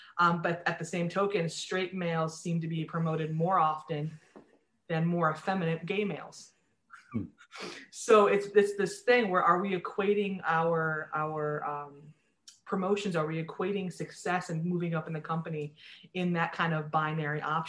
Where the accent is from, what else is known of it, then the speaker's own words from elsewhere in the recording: Sandusky, Ohio, United States; You know, funny story is that I grew up in near Sandusky, Ohio.